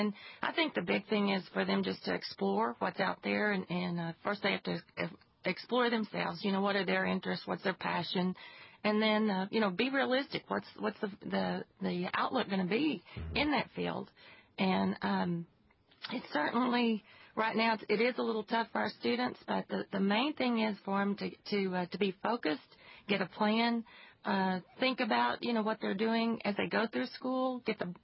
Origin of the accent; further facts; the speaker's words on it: Big Spring, Texas, United States; accent: West Texas; West Texas.